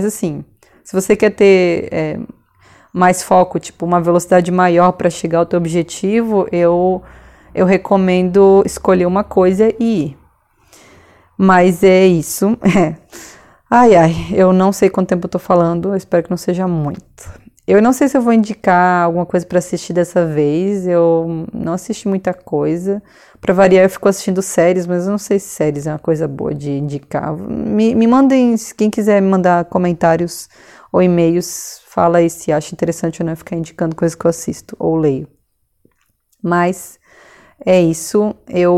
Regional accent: Florianópolis, Santa Catarina, Brazil; Porque eu sou de Florianópolis, então tem esse sotaque engraçado.

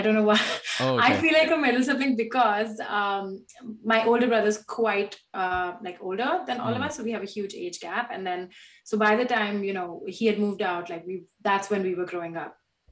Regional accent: India; growing up in a big I'm Indian, so big Indian family where you are growing up with a generation that is very heavily influenced by Indian traditions

